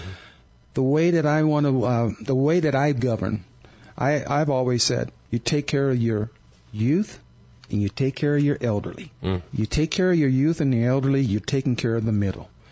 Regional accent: Holbrook, United States; Growing up in Holbrook, I've lived there 59 years

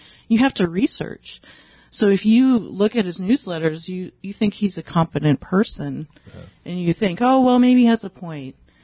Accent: St. Louis, Missouri, United States; also born or lived in Sedona; So I'm from Missouri originally. I lived in Sedona for 13 years. So I'm happy to be back here.

